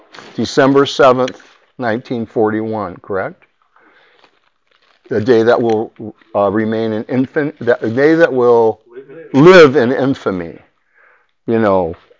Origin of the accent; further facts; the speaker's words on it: Portland, Oregon, United States; moved away as an adult; also born or lived in Beaverton; I was born in Portland, Oregon. Grew up in Portland and Beaverton. And I moved away at 18.